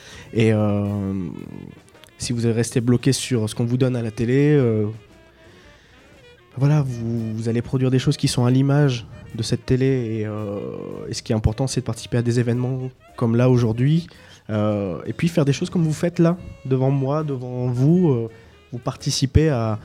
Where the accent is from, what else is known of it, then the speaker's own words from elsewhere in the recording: Tourcoing, Hauts-de-France, France; also born or lived in Roubaix; now in Paris, France; Donc moi je viens du Nord, à peu près du même bled que … c'est-à-dire que je suis à côté, hein, je suis né à Roubaix mais j'ai grandi à Tourcoing, et maintenant je vis à Paris.